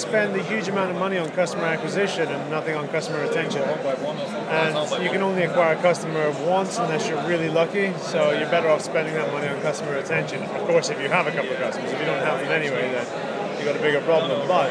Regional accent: Alberta, Canada; also born or lived in Liverpool, England / Scotland; So I was born in Liverpool. Grew up in Canada and Scotland, but of Irish heritage

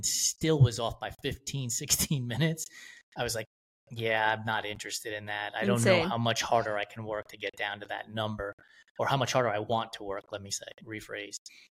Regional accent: New York, United States; I grew up in New York, and a bicycle was like a BMX or a mongoose, like sure, riding up yeah. and down the street.

